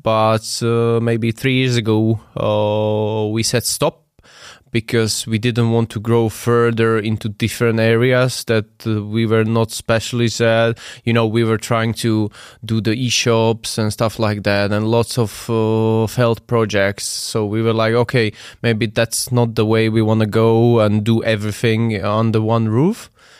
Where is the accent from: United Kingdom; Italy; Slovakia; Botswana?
Slovakia; I'm from Slovakia